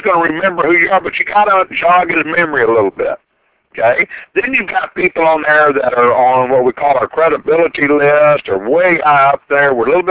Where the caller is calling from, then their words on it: Dallas, Texas, United States; And I'm calling you from Dallas, Texas.